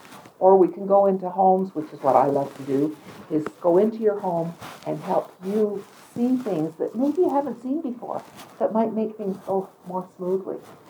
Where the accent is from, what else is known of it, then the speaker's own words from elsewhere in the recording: Sterling, Alberta, Canada; I'm always from Sterling, Alberta.